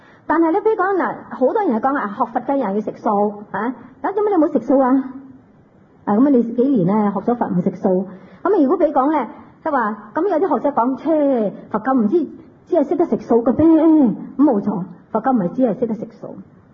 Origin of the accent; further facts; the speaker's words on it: China; 但我哋中国人咧就比较懒